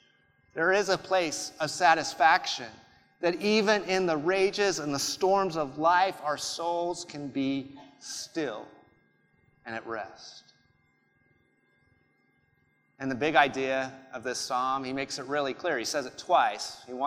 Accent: United Kingdom; I know I don't sound it, but I'm British. And I wish I did sound British, because then you'd think I was a lot smarter than I am. But I sound American, so there you go.

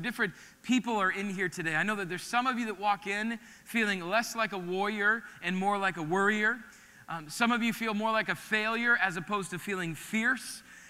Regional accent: Midwest, United States; Now, I grew up in the Midwest, and so I don't know if you've ever experienced locust before.

